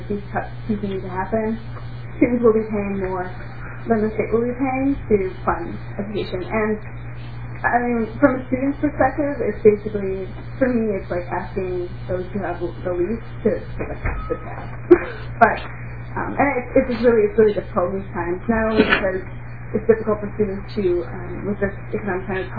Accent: West Fargo, North Dakota, United States; Representative, my hometown is West Fargo.

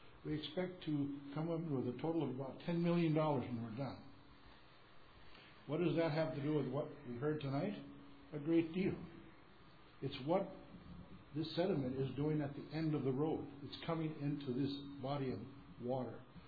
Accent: Detroit Lakes, Minnesota, United States; I grew up in Detroit Lakes, near Detroit Lakes.

